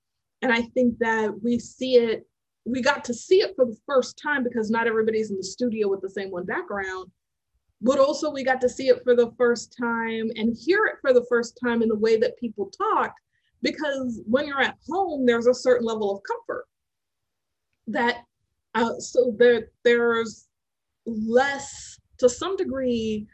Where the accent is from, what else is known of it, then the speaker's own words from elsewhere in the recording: California, United States; growing up in the Bay Area is a very international place.